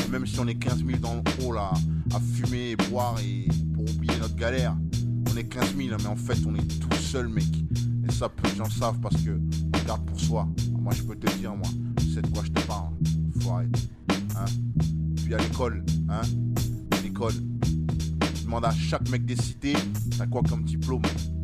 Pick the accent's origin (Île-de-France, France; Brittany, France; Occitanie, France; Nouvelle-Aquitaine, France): Île-de-France, France; Paris; Moi, je viens de Paris. Hein? Je viens de Paris.